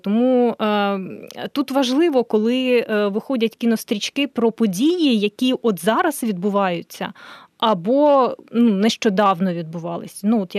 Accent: Donbas, Ukraine; Ну, я сама з Донбасу, і мені було цікаво, так?

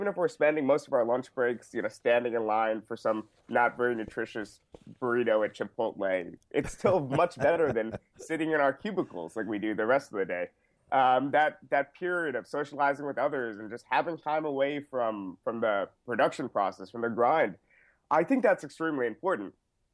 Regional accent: New York, United States; also born or lived in Trinidad and Tobago; I myself, I'm Trinidadian, I'm of Indian descent, but I grew up in New York.

